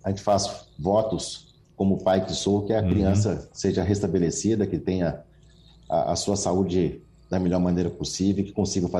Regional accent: Brazil; o que é triste para o brasileiro, eu como brasileiro que sou, eu fico triste ao ver isso

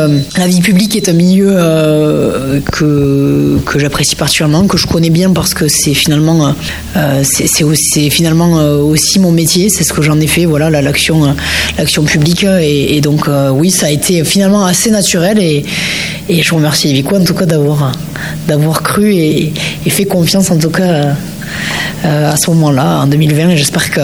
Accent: Vic-Fezensac, Occitanie, France; Je suis vicoise, j'ai grandi à Vic, j'ai passé toute mon enfance, toute ma scolarité à Vic-Fezensac.

